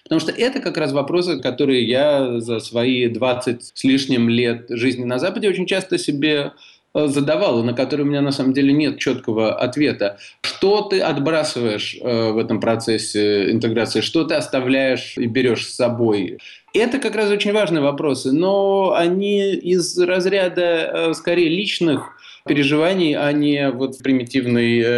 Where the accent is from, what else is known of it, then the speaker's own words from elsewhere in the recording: Latvia; moved away; Я не из России, я из Латвии.